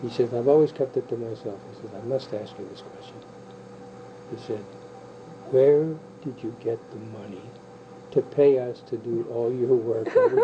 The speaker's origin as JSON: {"language": "English", "town": "Butler", "region": "Pennsylvania", "country": "United States", "tie": "born there", "said": "I was born in Butler, Pennsylvania, 1927"}